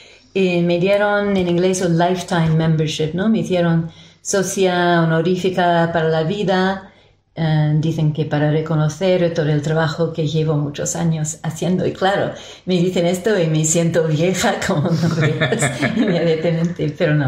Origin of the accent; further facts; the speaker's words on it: Canada; Yo doy clase de etnomusicología y soy canadiense.